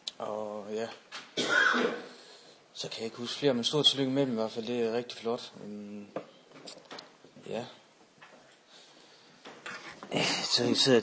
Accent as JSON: {"language": "Danish", "town": "Aalborg", "region": "North Denmark Region", "country": "Denmark", "tie": "born or raised there", "said": "jeg skulle prøve at komme hjem til min hjemby, som er Aalborg."}